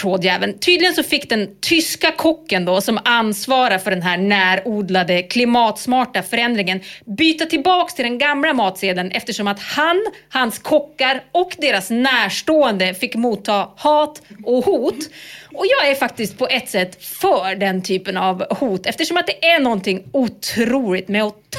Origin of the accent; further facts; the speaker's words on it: Lycksele, Västerbotten County, Sweden; Lycksele, mina hemtrakter